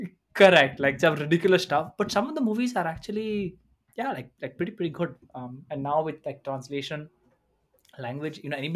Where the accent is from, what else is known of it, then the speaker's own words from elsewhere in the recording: Faridabad, Haryana, India; I'm originally from Goa, like culturally, but I've never grown up in Goa. Like I grew up in Faridabad, but now there's nobody in Faridabad.